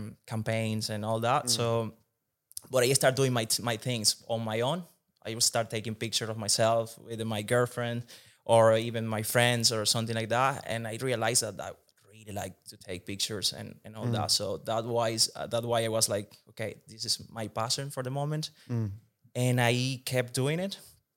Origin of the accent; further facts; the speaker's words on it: Venezuela; English is a second language; moved away as an adult; now in Ireland; Yes, I came to Ireland at 21 years old. And yes, long trip. I'm from Venezuela originally.